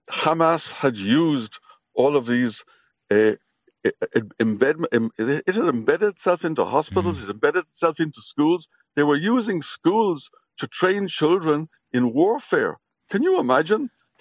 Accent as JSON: {"language": "English", "country": "Ireland", "said": "we in Ireland, I'm still Irish"}